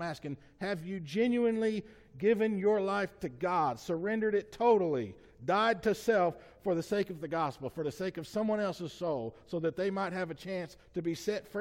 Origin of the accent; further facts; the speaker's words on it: Alabama, United States; born there; I was born in Lamar County, Alabama.